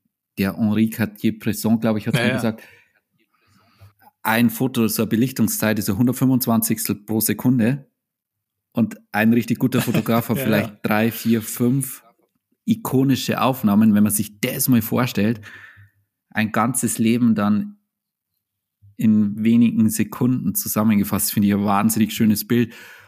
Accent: Freyung, Bavaria, Germany; ich komme aus dem Bayerischen Wald, aus Freyung, das ist in der Nähe von Passau.

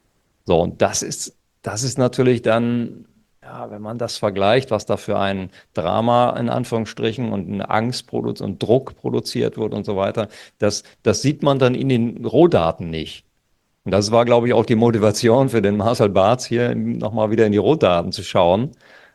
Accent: North Sea coast, Germany; wir hatten zum Beispiel an der Küste, wo ich herkomme, an der Nordseeküste

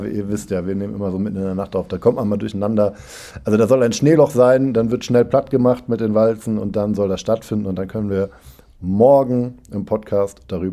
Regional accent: Cologne, North Rhine-Westphalia, Germany; ich komme auch aus Köln, da schneit es nicht so oft so doll

